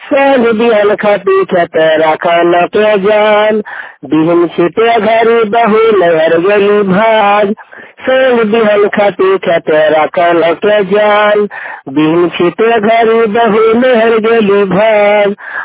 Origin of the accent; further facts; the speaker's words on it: Jharkhand, India; District Dhanbad Jharkhand का रहने वाला हूँ।